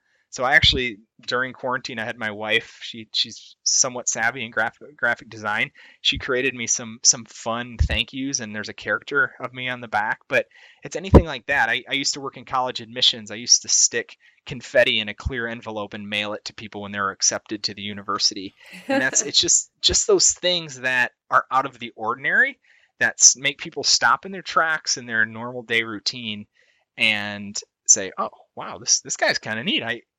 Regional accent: Iowa, United States; So I grew up in Iowa

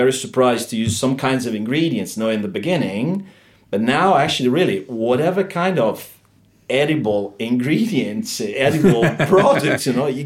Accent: Bologna, Emilia-Romagna, Italy; And I'm from Bologna, by the way.

